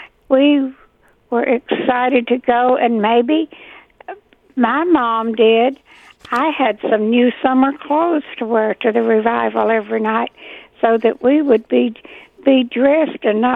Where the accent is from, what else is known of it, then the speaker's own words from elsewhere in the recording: Waldo, Arkansas, United States; Now, my home is in Arkansas. My hometown was Waldo, Arkansas, not far from Texarkana.